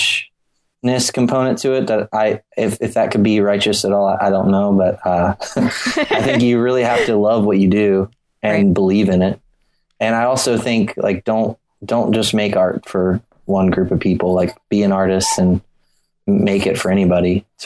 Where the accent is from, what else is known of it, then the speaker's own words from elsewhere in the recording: East Coast, United States; I grew up on the East Coast, and there's a restaurant that does this